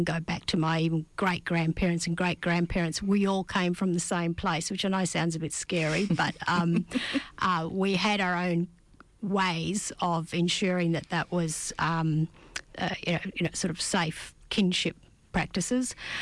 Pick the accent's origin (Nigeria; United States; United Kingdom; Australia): Australia; Carnarvon, Western Australia; I'm from Carnarvon. I was struck in Shark Bay in Denham.